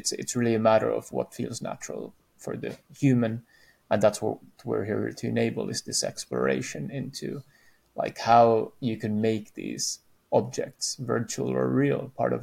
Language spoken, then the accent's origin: English; Finland; I come from Finland, and we're very discreet, so we don't use a lot of hand gestures